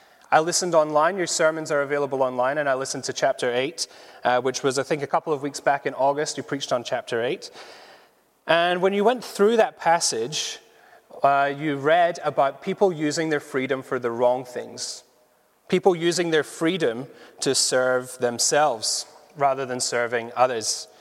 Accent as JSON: {"language": "English", "town": "Glasgow", "region": "Scotland", "country": "United Kingdom", "lives_now": "Edinburgh, United Kingdom", "said": "I'm originally from Glasgow, then came to Edinburgh 2011."}